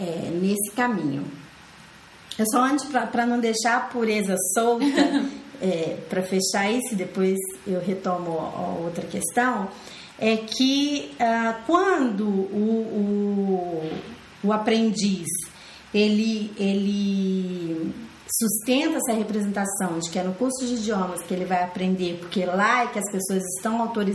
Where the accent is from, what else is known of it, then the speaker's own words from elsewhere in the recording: Brazil; accent: Brazilian; quando eu proponho ensinar como brasileira, não abro mão do meu papel de brasileira, não abro mão do meu sotaque de brasileira